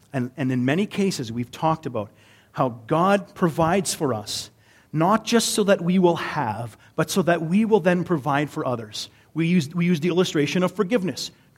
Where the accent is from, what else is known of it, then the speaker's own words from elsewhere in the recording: Canada; accent: Canadian; Sometimes my Canadian accent gets me in trouble.